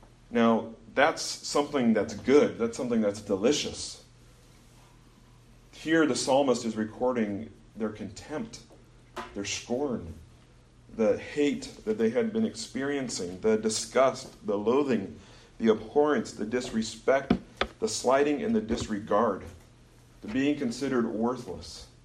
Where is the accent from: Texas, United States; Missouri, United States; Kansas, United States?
Kansas, United States; Now, I grew up in Kansas. We love seafood, but kind of landlocked